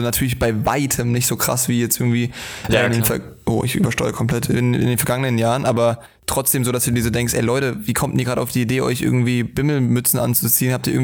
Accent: East Germany, Germany; Aber ich komme ja drüben aus dem Osten, Alter, da sind die Sachen noch ein bisschen anders, Alter.

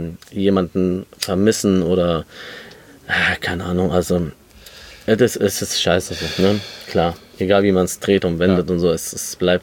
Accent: Germany; Klar sind wir in Deutschland aufgewachsen und leben hier.

